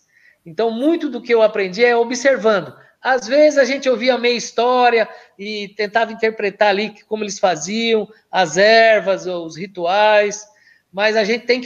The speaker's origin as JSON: {"language": "Portuguese", "country": "Italy", "said": "Eu falo muito com a mão que eu sou italiano"}